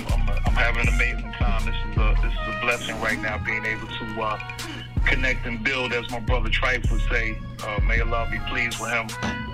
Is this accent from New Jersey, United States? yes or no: yes; New Jersey, United States; Man, Jersey was beautiful. It is a beautiful place, man. You know, experiencing the winter time all those years, and you know, beautiful springs in there. You know, just growing up, had crazy allergies growing up